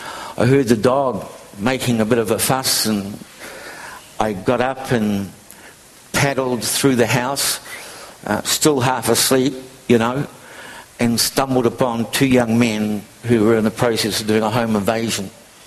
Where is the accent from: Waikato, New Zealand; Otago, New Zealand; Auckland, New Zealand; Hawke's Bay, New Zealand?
Waikato, New Zealand; Matamata; I grew up in Matamata, went to school in Matamata, went away for half a century, 50 years, came back and retired